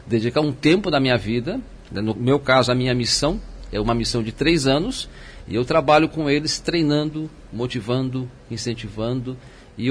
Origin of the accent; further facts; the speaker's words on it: São Paulo, Brazil; Eu sou de São Paulo.